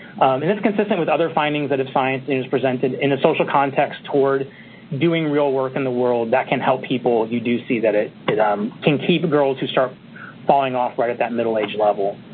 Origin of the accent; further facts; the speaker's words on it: United States; And I grew up on Lake Michigan, so I'm thinking, oh, my God, this is just crazy.